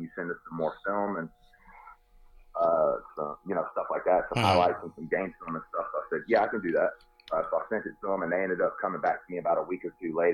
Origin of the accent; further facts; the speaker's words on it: North Carolina, United States; Went to one in my home state of North Carolina